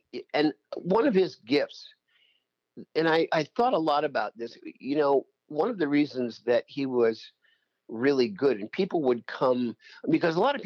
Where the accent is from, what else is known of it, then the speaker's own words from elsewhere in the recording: Decatur, Indiana, United States; I grew up in Decatur, Indiana, about 15 miles south of Fort Wayne on Highway 27, if people are in that area familiar. Yeah, I was born there, raised there, educated there through high school, and attended Indiana University after that.